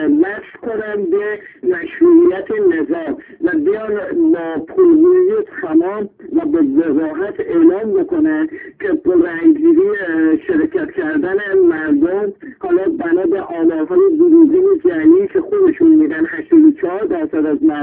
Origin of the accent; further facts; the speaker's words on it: Iran; ما ایرانی هستیم، دارای شخصیت بالایی هستیم